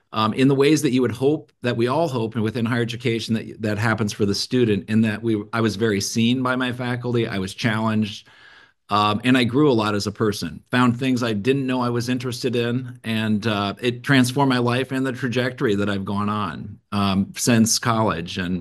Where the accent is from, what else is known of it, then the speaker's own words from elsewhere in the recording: Mount Vernon, Iowa, United States; I grew up in Iowa, which we have that in common, Brent. So I grew up in a small town, Mount Vernon, Iowa, youngest of 9 kids.